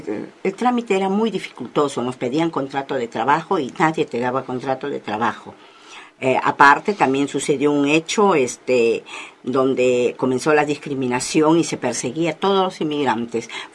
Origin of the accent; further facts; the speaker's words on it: Chimbote, Ancash, Peru; moved away as an adult; now in Argentina; Yo trabajaba en la municipalidad, soy de Chimbote, en la municipalidad provincial de Chimbote